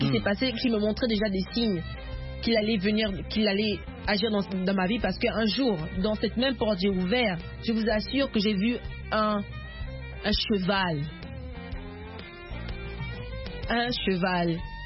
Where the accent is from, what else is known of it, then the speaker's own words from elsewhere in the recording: Port-Gentil, Ogooué-Maritime, Gabon; born there; Mais non pas seulement le Gabon, mais Port-Gentil, là où je suis née.